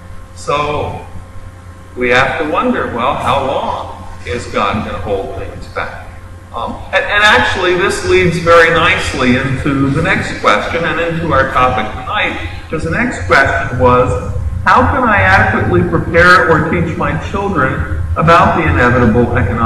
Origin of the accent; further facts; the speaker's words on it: New York, United States; As a New Yorker and not a mountain man